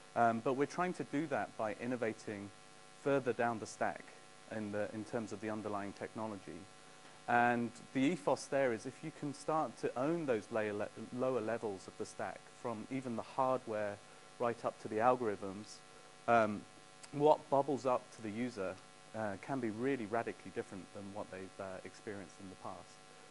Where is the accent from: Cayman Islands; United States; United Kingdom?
United Kingdom; England; accent: English; From my accent, you can probably tell I'm from England. But from my name, you can probably tell that I'm from warmer climates, from Iran. That's where my name originates from.